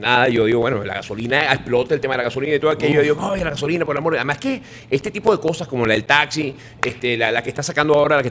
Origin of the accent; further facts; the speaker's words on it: Venezuela; yo como venezolano, por supuesto, que mi país está sufriendo una migración insólita